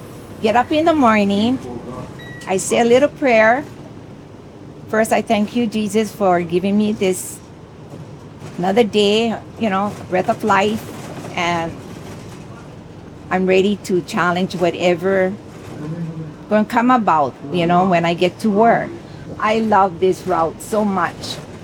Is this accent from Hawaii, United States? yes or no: yes; Kailua, Hawaii, United States; I was born here, and I grew up in Kailua. When we moved to Kailua, I was 3 years old. We never had the tunnel now. We came on the Opali Road, that zigzag road